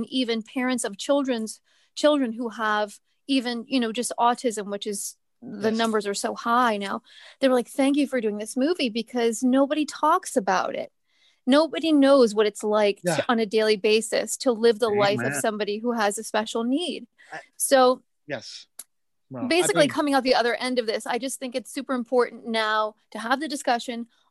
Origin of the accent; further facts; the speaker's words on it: United States; also being just an American going to India and having to deal with things that I had never done before.